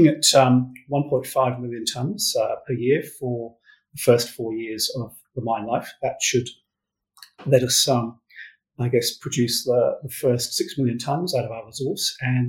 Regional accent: England, United Kingdom; moved away as an adult; also born or lived in New Zealand; now in Perth, Australia; I'm from England.

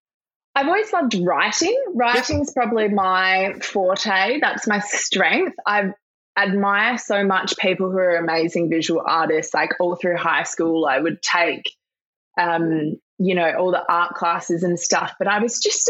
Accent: Perth, Western Australia, Australia; So I grew up in Perth. Grew up in Perth, went to school here.

